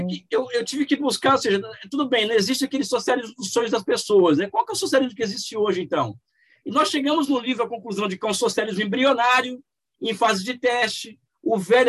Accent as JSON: {"language": "Portuguese", "country": "Brazil", "said": "Eu tenho um problema que eu sou brasileiro, né? E se fosse inglês ou americano ou francês, teria uma repercussão assim, muito grande, eu acho."}